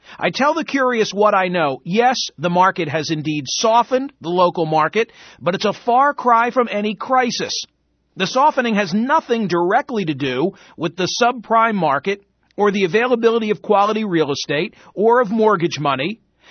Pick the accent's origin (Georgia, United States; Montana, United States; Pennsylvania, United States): Pennsylvania, United States; Philadelphia; from Philadelphia, once again with the privilege of pinch hitting